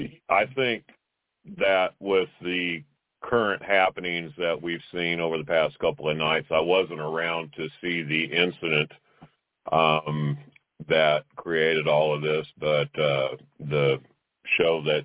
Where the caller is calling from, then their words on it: United States; I'm calling from the States.